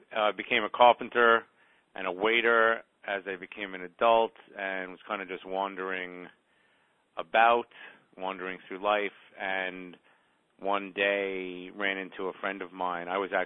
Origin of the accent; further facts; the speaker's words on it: Brooklyn, New York, United States; I grew up in Brooklyn and fairly active childhood